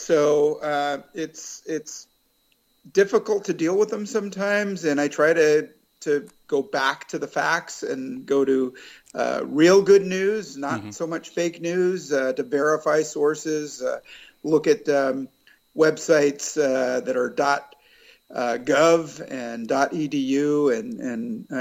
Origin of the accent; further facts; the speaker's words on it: San Francisco, California, United States; growing up in San Francisco, growing up poor, one of half a dozen kids, in inner city San Francisco